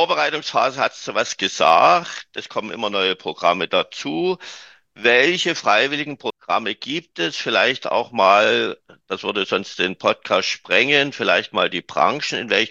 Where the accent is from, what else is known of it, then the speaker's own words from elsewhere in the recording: Germany; Bei uns in Deutschland gibt es das Wort, das Zauberwort mit Doppel-T, flott, flott.